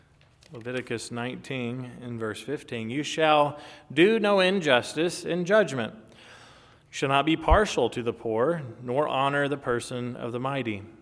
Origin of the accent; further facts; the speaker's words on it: Kentucky, United States; Now, I know you all know that I grew up in Kentucky, so it's just natural for Kentucky, you know, Kentuckians not to like Duke basketball players